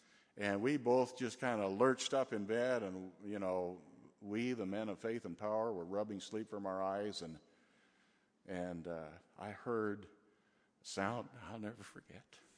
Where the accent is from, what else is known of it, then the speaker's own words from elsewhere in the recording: Idaho, United States; so we launched out in this summer-long series of revival services in Idaho and Oregon. I grew up in Idaho.